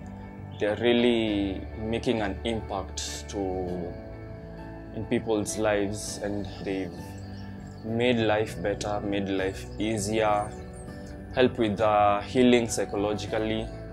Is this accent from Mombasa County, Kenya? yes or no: no; Limuru, Kiambu County, Kenya; I'm 21 years old. I come from Limuru.